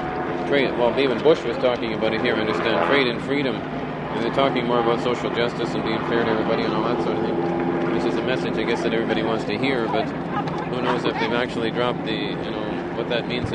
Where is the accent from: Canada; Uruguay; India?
Canada; as a Canadian, I tend to think you see this kind of thing in the States